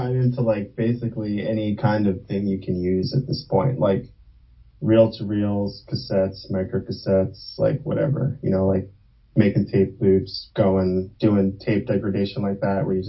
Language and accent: English; New Jersey, United States; also born or lived in Brooklyn; now in Baltimore, United States; No. I was born in Brooklyn, and I grew up mostly in New Jersey. And then I moved to Baltimore like 12 years ago, maybe.